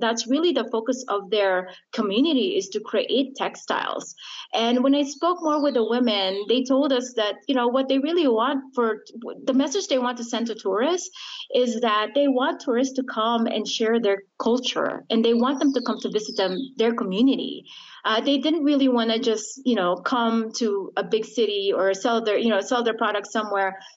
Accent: Philippines; it resonates with me being Filipina

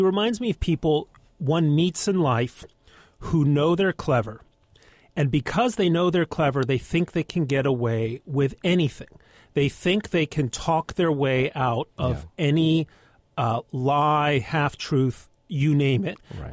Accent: New York, United States; I thought for me, and as a New Yorker, when he went on about New York values

